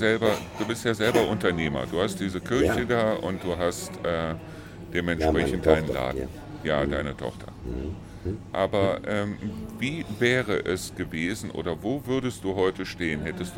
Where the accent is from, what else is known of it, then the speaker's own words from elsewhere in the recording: Rhineland, Germany; ich rede jetzt im Gegensatz zum Rheinland, wo ich herkomme.